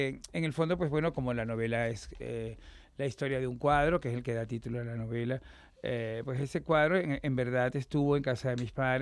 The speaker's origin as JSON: {"language": "Spanish", "country": "Venezuela", "said": "son como mis novelas que están como muy, muy, muy ligadas a mi país de origen"}